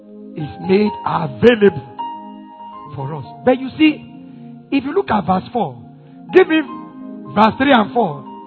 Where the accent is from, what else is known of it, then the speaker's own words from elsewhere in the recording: Accra, Greater Accra, Ghana; when I grew up in Accra, all the boxing champions in Ghana are from that area.